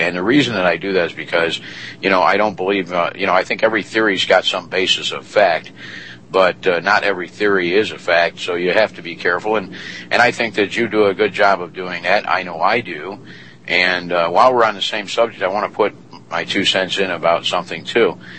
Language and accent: English; United States; As an American, I believe what I do as an American. I love my country.